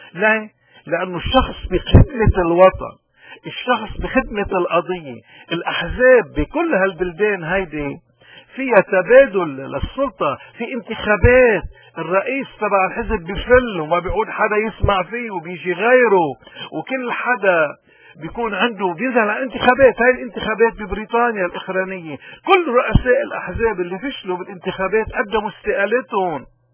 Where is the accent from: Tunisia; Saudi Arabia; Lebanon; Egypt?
Lebanon; مادام نحن كلبنانيين ما عنا قضية ومنعبد الشخص